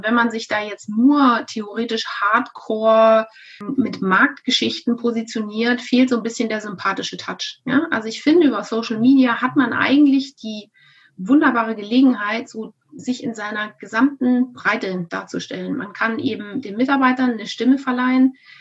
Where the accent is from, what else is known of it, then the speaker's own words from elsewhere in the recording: Munich, Bavaria, Germany; Als Münchnerin natürlich noch umso mehr.